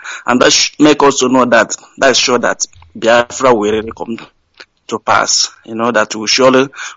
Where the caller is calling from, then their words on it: France; I'm calling from France, but I live in France. I'm calling from France.